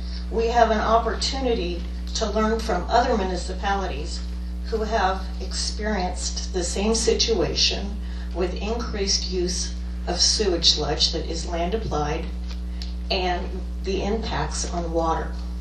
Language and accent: English; Mahoning Township, Pennsylvania, United States; I am from Mahoning Township, Carbon County.